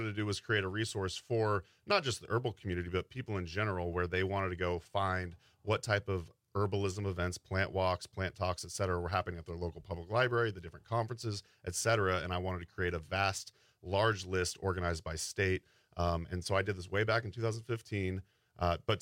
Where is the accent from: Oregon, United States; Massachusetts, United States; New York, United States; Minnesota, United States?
Oregon, United States; say I'm from Oregon, all right? So you guys are talking about like the cold out here. I'm acclimating to the weather out here.